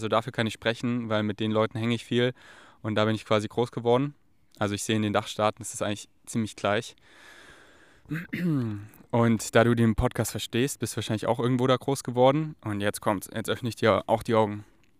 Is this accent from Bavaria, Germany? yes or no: yes; Munich, Bavaria, Germany; now in Berlin, Germany; Ich bin hier tief im Wald, im Stadtrand von München, hier wo ich aufgewachsen bin. Morgen nehme ich meinen Zug zurück nach Berlin.